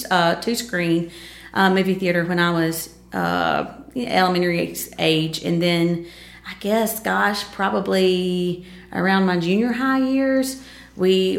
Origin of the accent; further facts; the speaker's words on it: Louisville, Kentucky, United States; Born and raised right here in Louisville.